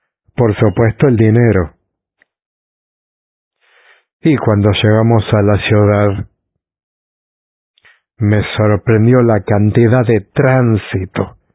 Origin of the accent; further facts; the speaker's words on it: Valledupar, Cesar, Colombia; Vengo de Valledupar.